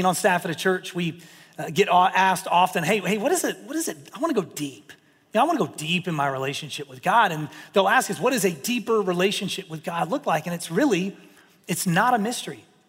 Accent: the South, United States; born or raised there

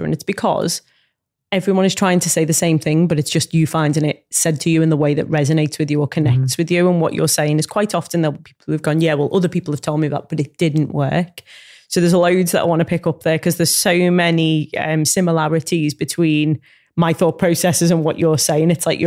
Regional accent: Liverpool, North West England, United Kingdom; It's because I'm from Liverpool and you walk down the street, you smile at someone, they smile back at you.

